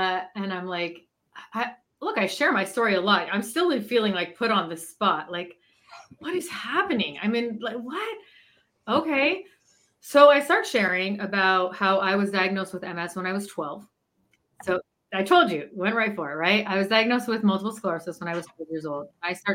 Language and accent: English; California, United States; also born or lived in Israel; now in New York, United States; No, I'm originally from California.